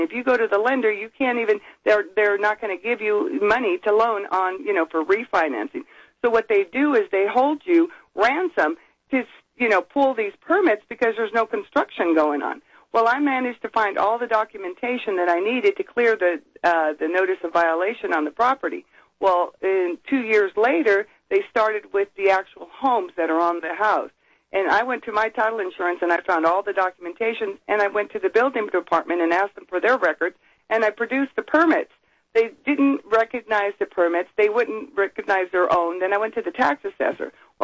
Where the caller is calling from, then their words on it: California, United States; I'm calling from Contra Costa County in California